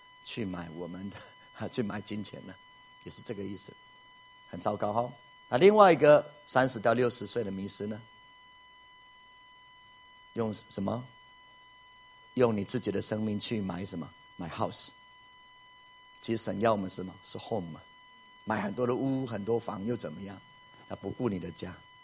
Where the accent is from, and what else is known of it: Taiwan